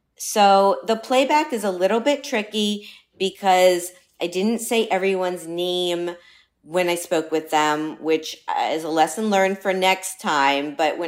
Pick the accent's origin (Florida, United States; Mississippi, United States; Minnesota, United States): Florida, United States; Miami; Miami, Florida, my hometown, nominee for Outstanding Baker.